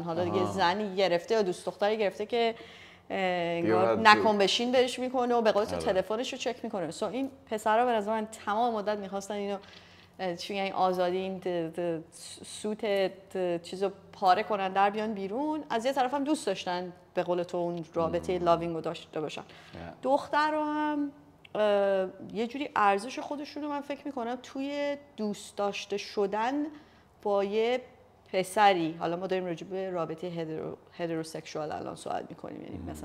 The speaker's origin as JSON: {"language": "Persian", "country": "Iran", "said": "حالا ما ایرانیم اگه تو ایران من فکر میکنم"}